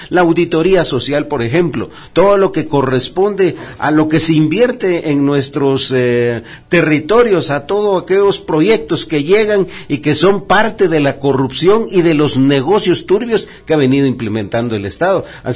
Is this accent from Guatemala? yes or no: yes; Guatemala; como guatemaltecos y como parte de la Guatemala profunda